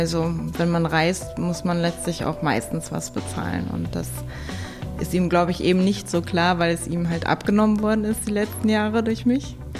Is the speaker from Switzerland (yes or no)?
no; Lower Saxony, Germany; now in Berlin, Germany; Ich bin im Westen aufgewachsen, in Niedersachsen